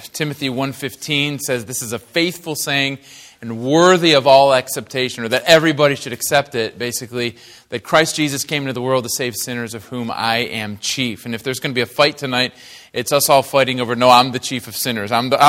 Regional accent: Detroit, Michigan, United States; I was raised in Detroit. I was born in Detroit, Michigan.

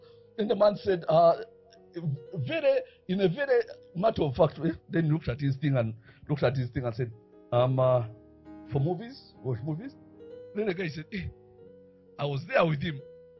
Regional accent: Uganda; But we are from Uganda. We don't know paper.

